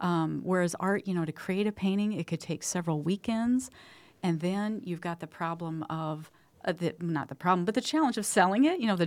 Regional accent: Alton, Illinois, United States; And that was in the Midwest. I grew up in Alton, Illinois, across the river from St. Louis.

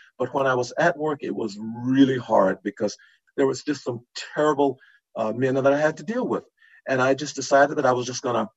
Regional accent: Louisiana, United States; Growing up in Louisiana, my grandmother raised me.

